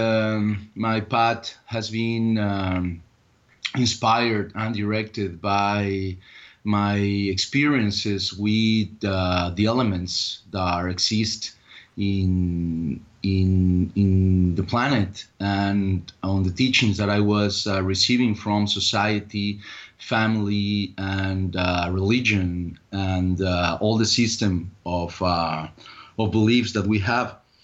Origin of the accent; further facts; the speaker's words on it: Ciudad Guzmán, Jalisco, Mexico; English is a second language; I was born in Ciudad Guzmán, Jalisco. That it's a small city, 1 hour and a half south of Guadalajara, Jalisco, in Mexico. The main activities in this village is farming and cattle.